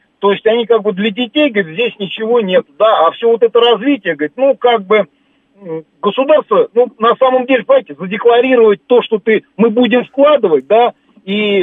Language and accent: Russian; Moscow, Russia; Я сам коренной москвич